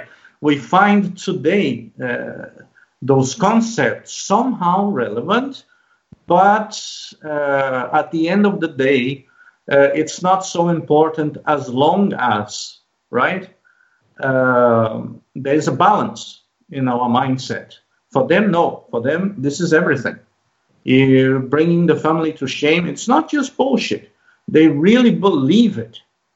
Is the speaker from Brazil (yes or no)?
yes; Brazil; born there; English is a second language; The fact that I was born in Brazil overrules any common sense, any logic, any fact, any point, anything.